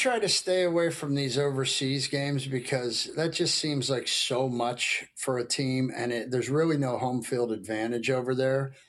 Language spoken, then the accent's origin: English; Ireland; I am Irish, so I like a healthy panic.